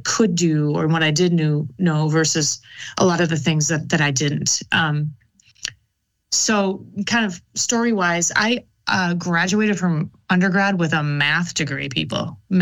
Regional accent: Minnesota, United States; I'm a Minnesotan. Visualize those hockey sticks people.

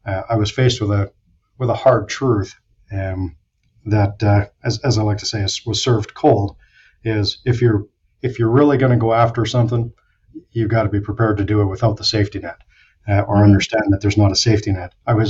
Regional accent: Canada; now in United States; I was starting as a Canadian, starting out very fresh in the U.S. marketplace

